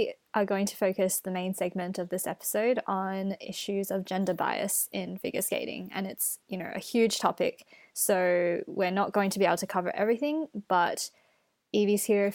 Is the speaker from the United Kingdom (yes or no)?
no; Australia; I'm the Australian you mixed up with Evie in the first episode.